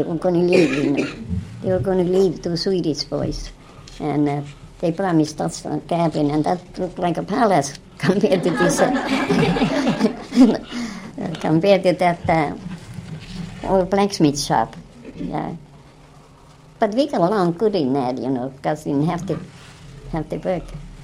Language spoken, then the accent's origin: English; Butte, Montana, United States; also born or lived in Iditarod; now in Fairbanks, United States; We come from Butte, you know, we come from 1913 it was when we come to Iditarod, and then we come from Iditarod to when the Second World started, 41